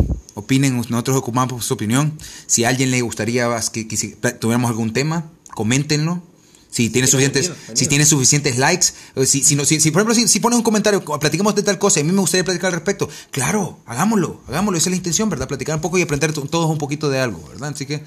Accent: Honduras; todos los cuatro que estamos aquí somos hondureños.

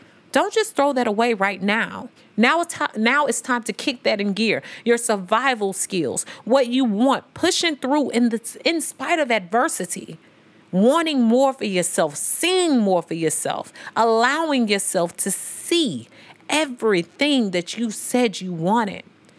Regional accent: St. Louis, Missouri, United States; also born or lived in Memphis; Now, y'all know I'm from St. Louis and Memphis, but I'm from the STL Mo 314. That's St. Louis for show. Okay. So we call ourselves the Show Me State in Missouri.

